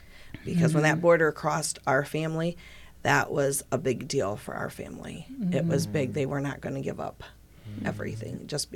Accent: Defiance, Ohio, United States; I was raised in Defiance

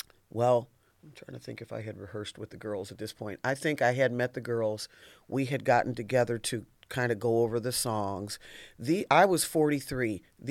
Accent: Toledo, Ohio, United States; He was from Lima. I'm from Toledo, you know, da, da, da.

